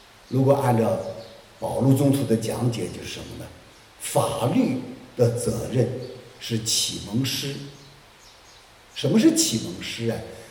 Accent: China; 所以我们中国文化真需要天主的福音，因为我们中国人几乎没有安息日。

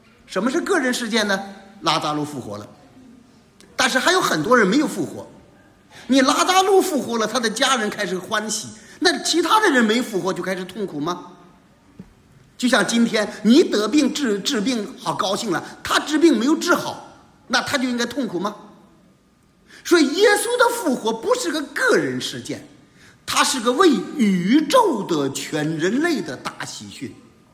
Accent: China; 我们中国人说的一句话，笑到最后的才算是真正的笑。

